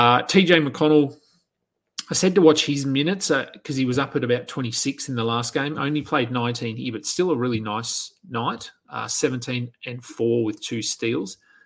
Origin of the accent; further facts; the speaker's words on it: Australia; Jock Landale saw some extra run here, which is just good as an Aussie to see him out there.